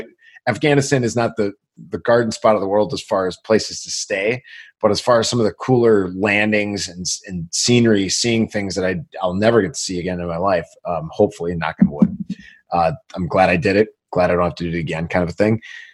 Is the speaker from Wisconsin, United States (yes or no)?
yes; Milwaukee, Wisconsin, United States; Living and growing up in Milwaukee, Wisconsin, we're not one of the huge markets.